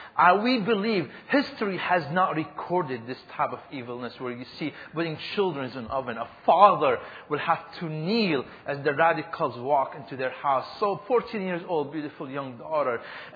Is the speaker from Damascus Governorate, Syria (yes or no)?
yes; Damascus, Damascus Governorate, Syria; I grew up in Damascus.